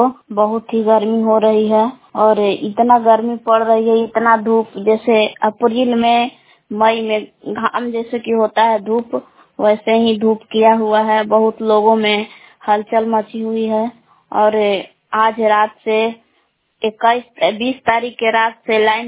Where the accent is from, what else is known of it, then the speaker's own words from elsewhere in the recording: Belaon, Bihar, India; ग्राम बेला जिला कैमूर भभुआ के निवासी हूँ